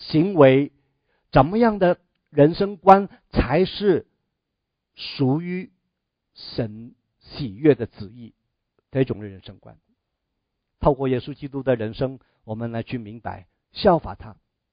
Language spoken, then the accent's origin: Chinese; Taishan, Guangdong, China; Chinese is a second language; 我会讲广东话哈、啊，我也是个台山人啊，有时候会讲台山话。